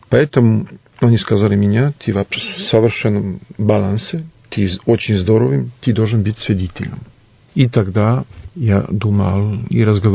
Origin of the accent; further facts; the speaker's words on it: Paris, Île-de-France, France; я просто родился в Париже, там жил 32 года, я там учился, закончил художническую академию и актерские мастерские.